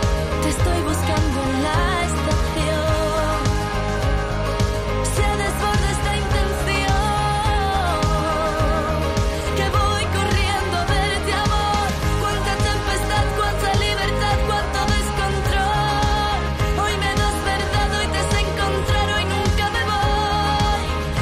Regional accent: Punta Umbría, Andalusia, Spain; estaremos en Punta Umbría, en mi pueblo

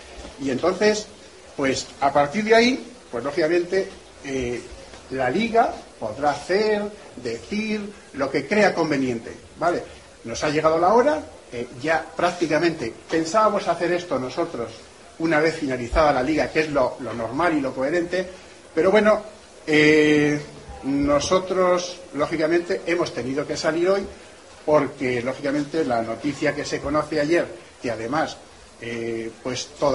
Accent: Balconete, Castilla-La Mancha, Spain; que soy de la tierra, que soy de Balconete, que me gusta la provincia, que me gusta la tierra esta y la gente que hay en Guadalajara

